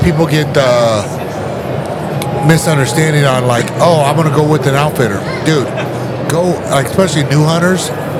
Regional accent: Nebraska, United States; You know, like, let's say, even, like, I'm from Nebraska.

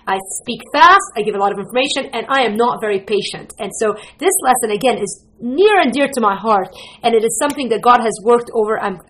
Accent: Lebanon; English is a second language; also born or lived in Green Bay, United States; now in Chicago, United States; my country of origin, but it is Lebanese. I'm from Lebanon, and moved to Green Bay, Wisconsin, which pretty much kind of messes me up completely, and now live in Chicago

